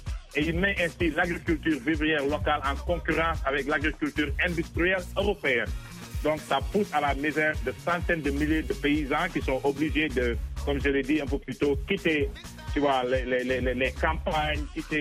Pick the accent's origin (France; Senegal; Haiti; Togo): Senegal; parce que je suis originaire du Sénégal